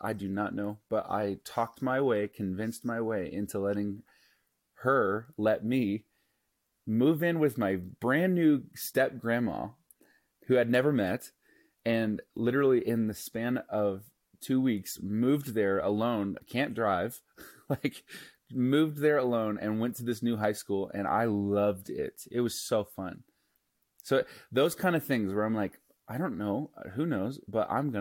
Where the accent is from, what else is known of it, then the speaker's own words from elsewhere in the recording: Tulsa, Oklahoma, United States; But when I was 15, I was raised in Tulsa, Oklahoma, and I was kind of on a farm in the suburbs.